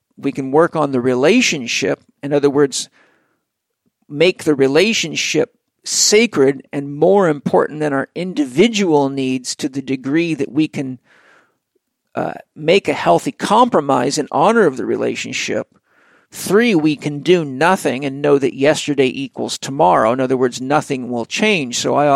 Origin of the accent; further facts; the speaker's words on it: San Diego, California, United States; I found Penny in Australia, but she lived in New Zealand, and I'm from San Diego.